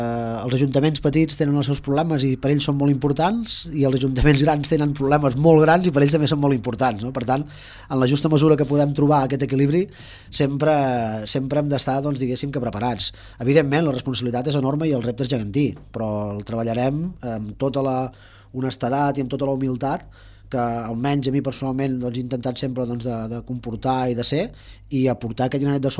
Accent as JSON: {"language": "Catalan", "town": "Valls", "region": "Catalonia", "country": "Spain", "said": "Jo també sóc part d'interior, sóc de Valls, sóc de l'Alt Camp, també estic fora d'aquestes ciutats que s'han anomenat"}